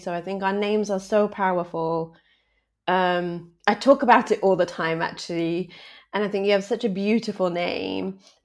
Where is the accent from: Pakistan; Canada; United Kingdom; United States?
Pakistan; also born or lived in Islamabad / Lahore / Karachi; my experience in Pakistan was like late 80s, early 90s. So I was born in Islamabad, and then lived in Lahore and Karachi as well.